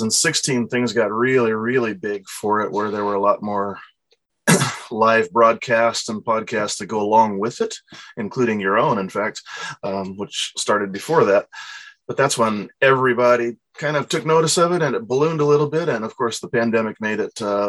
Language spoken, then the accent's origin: English; Seattle, Washington, United States; Well, I'm from Seattle, like you say.